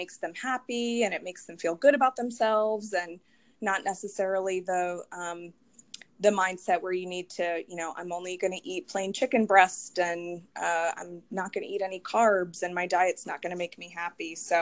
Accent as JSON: {"language": "English", "region": "Pennsylvania", "country": "United States", "tie": "born or raised there", "said": "I'm in Pennsylvania near Philly."}